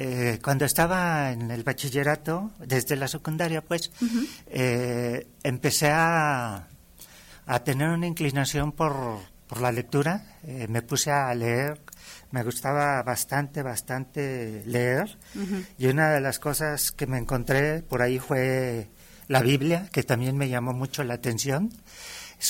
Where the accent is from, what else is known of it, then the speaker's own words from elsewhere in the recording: Aguascalientes, Mexico; yo soy originario de Aguascalientes. Uh-huh. De hecho, nací en uno de los barrios más antiguos de la ciudad, que es el barrio del Encino. Uh-huh. Y en ese sentido sí puedo decir que soy de Aguascalientes.